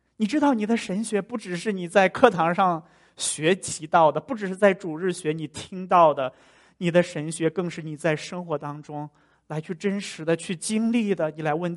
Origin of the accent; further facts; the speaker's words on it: China; 说实在的，我真的有点吓到了，因为这个跟我们中国人的那个传统是稍微有点不一样的。